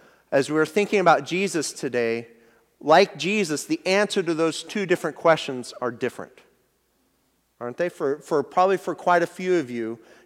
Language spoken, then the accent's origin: English; Monmouth, Oregon, United States; also born or lived in Salem; now in Dallas, United States; when somebody asks where I'm from, I live in Dallas, but where I'm from, my roots, I'm from Monmouth originally, but I was born in Salem